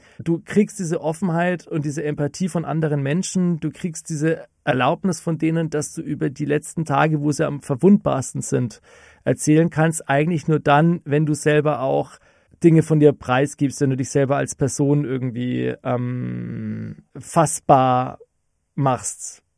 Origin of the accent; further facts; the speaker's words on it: Bamberg, Bavaria, Germany; Und dann habe ich gesagt, ja, aus Oberfranken ist sie offensichtlich auch. Und dann hat er gesagt, ja, woher denn genau? Und dann habe ich gesagt, ja, aus Bamberg.